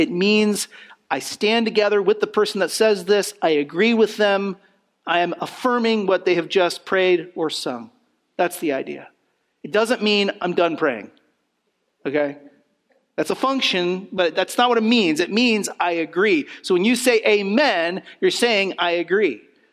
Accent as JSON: {"language": "English", "country": "United States", "tie": "born or raised there", "said": "one of the unfortunate byproducts of growing up in America is that our primary question is often just, what do I want?"}